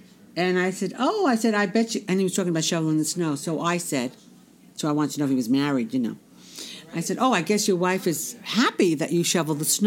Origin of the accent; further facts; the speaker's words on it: Bronx, New York, United States; I'm from the Bronx. We're tougher from the Bronx. We walk in the cold.